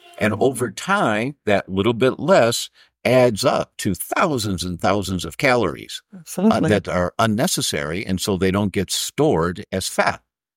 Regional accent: Detroit, Michigan, United States; And I'm from Detroit originally.

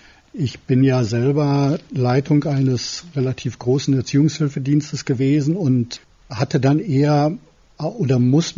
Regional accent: North Rhine-Westphalia, Germany; ich bin im Kreis Olpe groß geworden, habe dann mal 4 Jahre in Paderborn im Generalvikariat gearbeitet

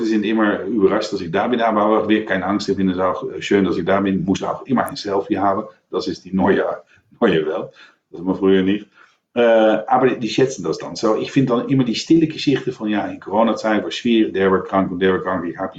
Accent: London, United Kingdom; German is a second language; Weil ich komme aus London

